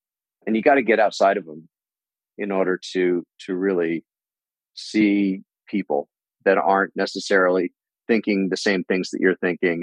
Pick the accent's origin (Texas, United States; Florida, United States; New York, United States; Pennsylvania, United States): New York, United States; New York City; There's definitely windows that I have into just a very different world than I grew up in Greenwich Village.